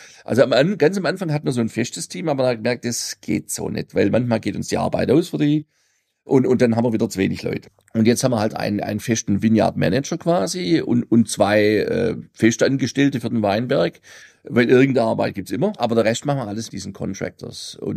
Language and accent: German; Waiblingen, Baden-Württemberg, Germany; also Richtung Eisenthal da hoch.